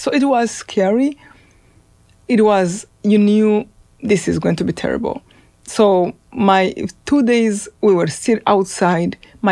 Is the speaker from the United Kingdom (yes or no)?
no; Rwanda; now in United States; So my childhood was really no more as I see children growing up here in America.